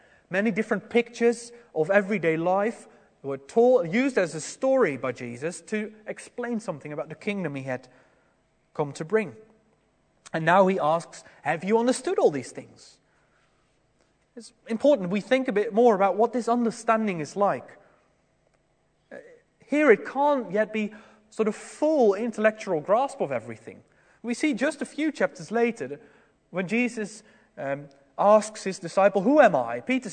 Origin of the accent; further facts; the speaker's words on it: Netherlands; There was, in my hometown in the Netherlands, a small town, there was a very famous cyclist.